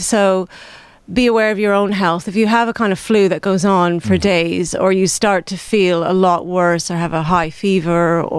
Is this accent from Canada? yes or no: yes; Canada; now in United Kingdom; As you can hear from my accent, I'm from Canada, so my family's in Canada.